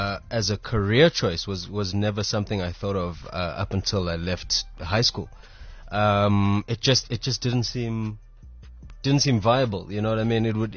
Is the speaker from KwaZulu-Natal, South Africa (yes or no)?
yes; Durban, KwaZulu-Natal, South Africa; I grew up in Durban, so there's no TV industry in Durban. There's no film industry in Durban.